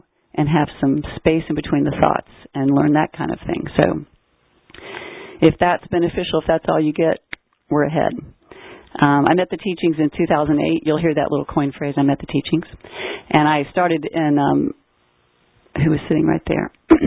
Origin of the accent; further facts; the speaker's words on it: Louisville, Kentucky, United States; born there; I was born in Louisville, Kentucky. Just had the Derby, I think, a couple days ago.